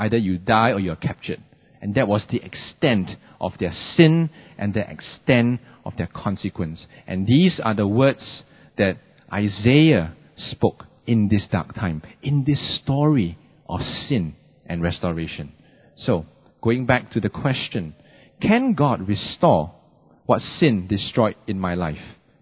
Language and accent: English; Singapore; because we grew up in Singapore, because we spend a lot of time in Singapore